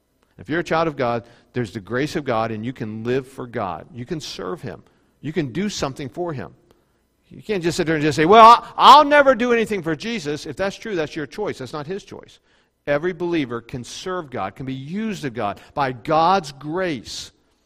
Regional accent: Maysville, United States; I grew up in Maysville. I was a bus kid.

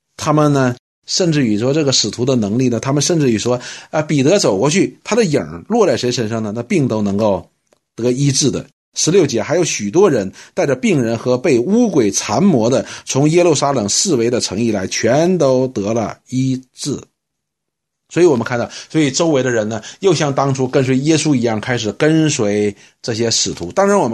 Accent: China; 我们中国人有句话叫耳听为虚，眼见为实。

